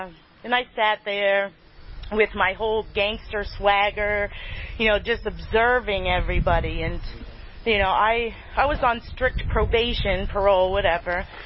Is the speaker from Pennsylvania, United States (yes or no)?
yes; Lock Haven, Pennsylvania, United States; So qualifying myself, I grew up in Lock Haven. It's my favorite statement. Grew up in Lock Haven, and my family was a really good family.